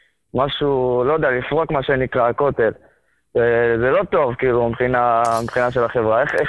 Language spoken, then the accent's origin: Hebrew; Ofakim, Southern District, Israel; אופקים, הדרום